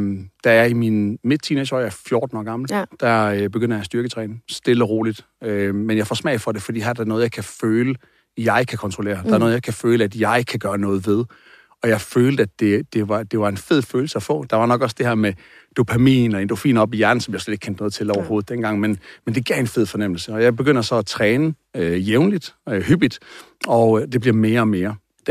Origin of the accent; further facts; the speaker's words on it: Aarhus, Central Denmark Region, Denmark; Jeg voksede op i Vejlby Vænge i Aarhus, og er en skræmt lille dreng.